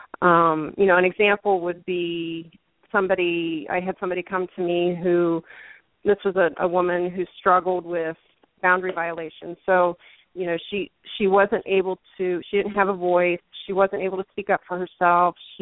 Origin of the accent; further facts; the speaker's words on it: West Virginia, United States; that I had with kids and families that really didn't have access to that kind of experience in where I grew up in West Virginia.